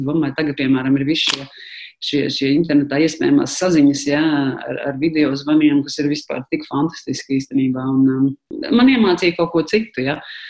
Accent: Riga, Latvia; saku, jā, es esmu no Rīgas

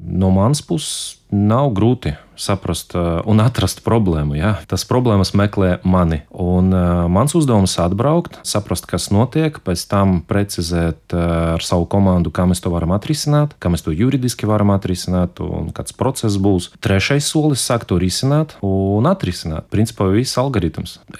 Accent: Daugavpils, Latgale, Latvia; now in Riga, Latvia; Tas viss, principā, ko es varu pastāstīt par bērnību Daugavpilī.

